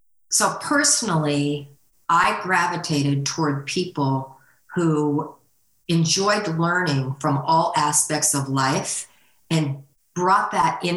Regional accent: California, United States; moved away as an adult; I grew up in California. And I just retired and my husband said, okay, pick a place because we're moving out of California.

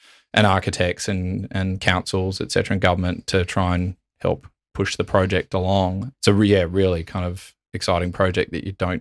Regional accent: Adelaide, South Australia, Australia; I grew up in Adelaide.

